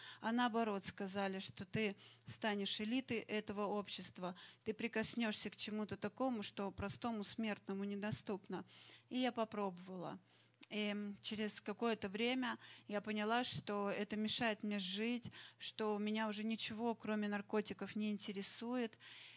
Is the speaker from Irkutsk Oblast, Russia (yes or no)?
no; Saint Petersburg, Russia; born there; Я родилась в Санкт-Петербурге в неверующей семье, но в семье интеллигентов.